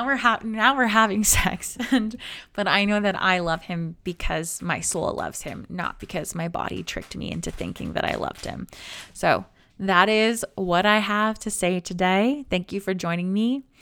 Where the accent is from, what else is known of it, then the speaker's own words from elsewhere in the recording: Canada; because I'm Canadian and we don't get access to creator funds.